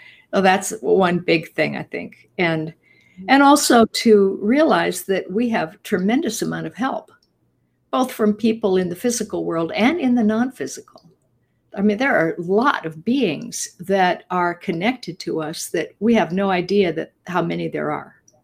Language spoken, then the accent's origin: English; Midwest, United States; but I grew up in the Midwest, you know, with farmers and among other kind of people